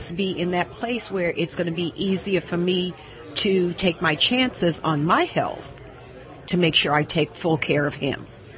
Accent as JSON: {"language": "English", "town": "Stone Mountain", "region": "Georgia", "country": "United States", "said": "Stone Mountain, Georgia."}